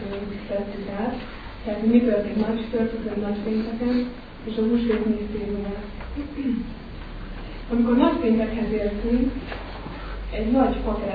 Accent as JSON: {"language": "Hungarian", "town": "Budaörs", "region": "Pest", "country": "Hungary", "tie": "born or raised there", "said": "Budaörsön nőttem fel, egy katolikus családban. De én vallásosan neveltek"}